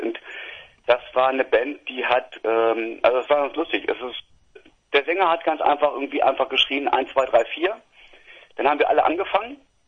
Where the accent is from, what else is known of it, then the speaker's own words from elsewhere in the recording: Hanover, Lower Saxony, Germany; Wir kommen aus Hannover. Wir sind immer in Hannover geboren worden und deswegen werden wir auch immer aus Hannover kommen.